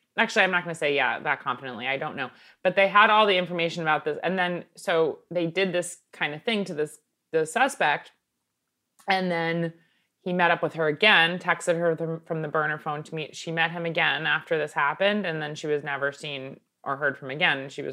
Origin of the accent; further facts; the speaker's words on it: New York, United States; This guy kind of looks like everyone's dad I knew growing up in Long Island.